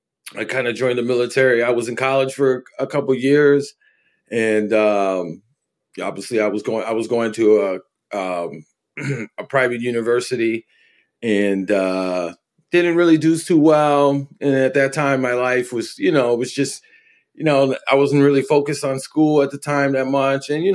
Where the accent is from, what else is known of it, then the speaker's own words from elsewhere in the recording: Chicago, Illinois, United States; I'm from Chicago, Illinois. I'm a veteran and glad to be on the show.